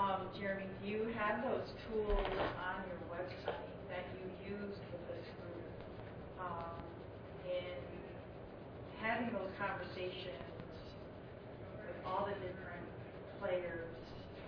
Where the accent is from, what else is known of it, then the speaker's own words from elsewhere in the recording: New York, United States; because I'm from New York State, and we have really stiff preemption there